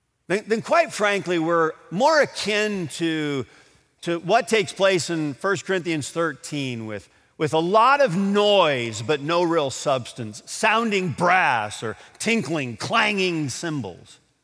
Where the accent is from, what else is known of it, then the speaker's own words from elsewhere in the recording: Adrian, Michigan, United States; although it was part of my growing up in Mayberry, okay? otherwise known as Adrian.